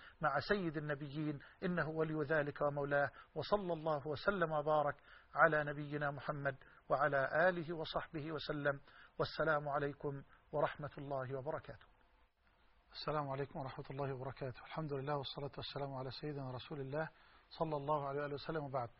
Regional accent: Egypt

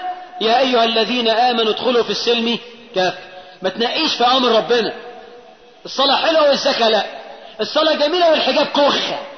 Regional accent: Egypt

